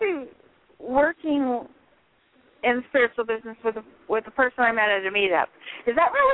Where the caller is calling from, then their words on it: Sacramento, California, United States; I'm calling from Sacramento.